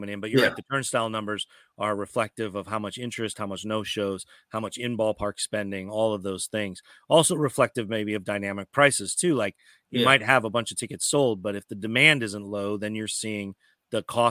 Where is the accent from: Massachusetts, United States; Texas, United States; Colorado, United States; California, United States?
Colorado, United States; No, there was a spot near where in the town where I grew up there in Colorado, there was a spot called the Scenic Overlook